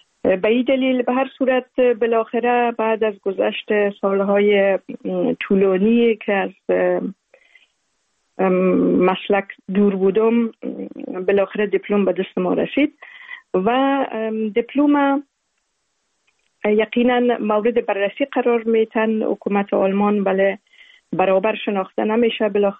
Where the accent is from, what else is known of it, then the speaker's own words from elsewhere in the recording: Afghanistan; also born or lived in Uruzgan / Zabul / Maymana / Kabul; کودکی را و طفولیت خود در ولایات مختلف افغانستان گذشتاندیم. مکتب ابتدایی را در قریه بایان، ولایت اروزگان، زابل، میمنه و همچنان در کابل لیسه را